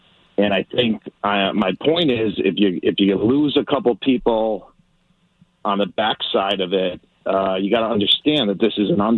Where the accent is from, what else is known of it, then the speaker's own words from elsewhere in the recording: Connecticut, United States; Connecticut.